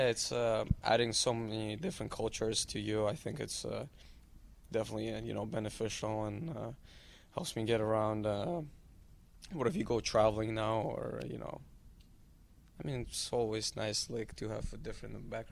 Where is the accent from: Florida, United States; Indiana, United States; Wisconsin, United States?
Wisconsin, United States; Milwaukee; born there; also born or lived in Germany / Switzerland / Italy / Moscow, Russia; but I was born in Milwaukee, went to, lived in Germany, Switzerland, Italy, then 10 years in Moscow, then played in minor midget in Chicago, and then in Canada